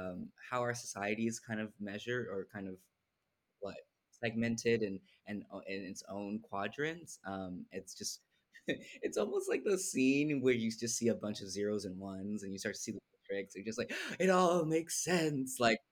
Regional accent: Alameda, California, United States; my parents were both raised in San Francisco, and then my brother and I were raised in the East Bay in this small town called Alameda

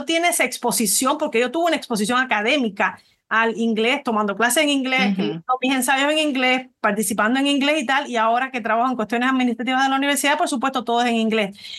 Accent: Cuba; nosotros los cubanos, yo soy originalmente de Cuba

